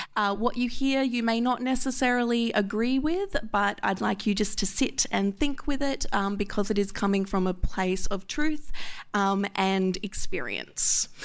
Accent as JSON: {"language": "English", "region": "Queensland", "country": "Australia", "said": "I'm ashamed as a Queenslander"}